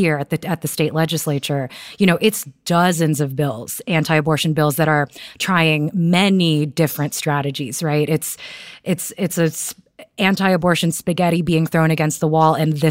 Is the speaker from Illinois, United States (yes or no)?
no; Texas, United States; Well, and as a Texan and as someone who loves my state in many ways, it is a profoundly Texan ideology and strategy.